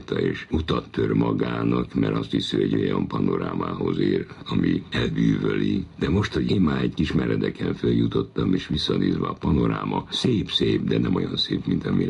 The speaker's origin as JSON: {"language": "Hungarian", "region": "Budapest", "country": "Hungary", "tie": "born or raised there", "said": "Ott nőttem fel, ott laktunk Sréhen szembe"}